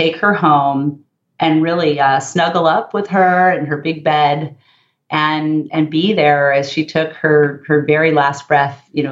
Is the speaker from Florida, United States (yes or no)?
no; Los Angeles, California, United States; and I grew up in the San Fernando Valley, part of Los Angeles.